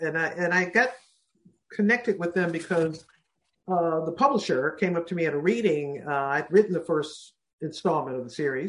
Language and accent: English; Detroit, Michigan, United States; held every year through my growing up in Detroit.